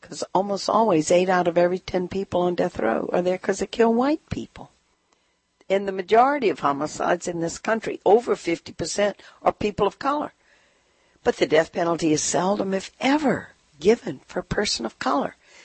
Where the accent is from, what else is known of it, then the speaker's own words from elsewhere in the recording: Louisiana, United States; And I don't know, I'm from Louisiana. I'm one of the 10 southern states that does 80% of the executions.